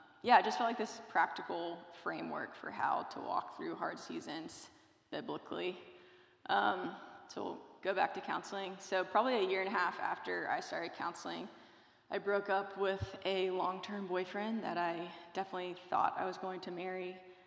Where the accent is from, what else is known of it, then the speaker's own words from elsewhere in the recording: Tennessee, United States; I'm originally from Tennessee. I grew up in a Christian household with my parents, an older brother, and a younger sister.